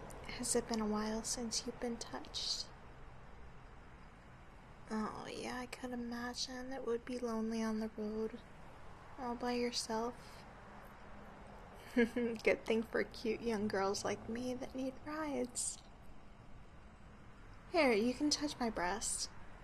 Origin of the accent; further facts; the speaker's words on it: Alabama, United States; now in Nashville, United States; I'm from Alabama originally. I've been in Nashville for 2 years, trying to do the whole music thing.